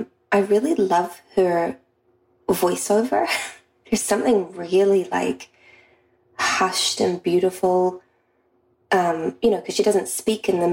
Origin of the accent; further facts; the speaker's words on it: New Zealand; I'm from New Zealand